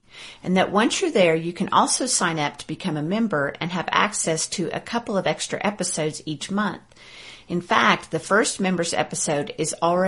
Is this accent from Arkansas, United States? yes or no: yes; Fayetteville, Arkansas, United States; The Battle of Pea Ridge took place in northwest Arkansas in early March 1862, just up the road from my hometown of Fayetteville.